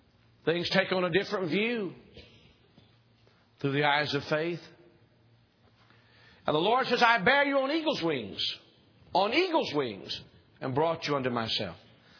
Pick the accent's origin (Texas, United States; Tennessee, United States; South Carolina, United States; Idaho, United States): Tennessee, United States; Maryville; When I was just a boy growing up, I grew up in Maryville, Tennessee, and most of the people who thought they had a good job worked at the aluminum company.